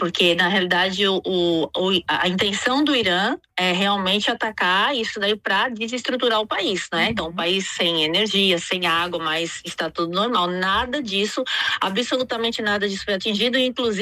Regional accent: São Paulo, Brazil; now in Yavne, Israel; Eu sou de São Paulo, capital.

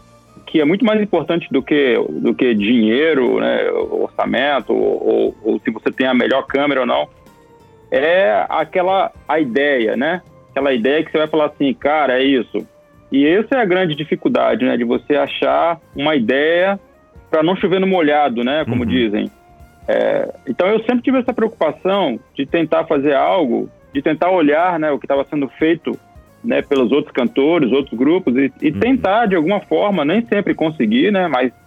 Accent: Brazil; as nossas raízes, né, como brasileiros

